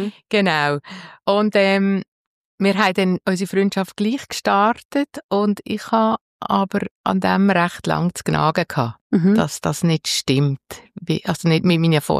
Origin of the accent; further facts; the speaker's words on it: Sissach, Basel-Landschaft, Switzerland; ich bin auch hier in Sissach aufgewachsen. Ich habe ältere Brüder, zwei jüngere Schwestern.